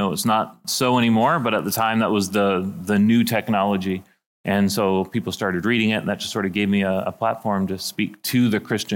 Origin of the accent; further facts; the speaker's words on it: Canada; So born and raised in Canada, had the privilege of being raised in a Christian home.